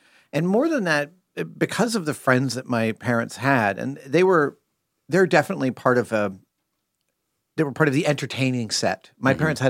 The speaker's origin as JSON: {"language": "English", "town": "Sleepy Hollow", "region": "New York", "country": "United States", "tie": "born or raised there", "also_born_or_lived": "Manhattan", "said": "Yeah, Sleepy Hollow is about 25 miles north here of Manhattan, and I was born here in Manhattan, spent the first few years of my life in the West Village, and then in the early 70s, my parents moved up north."}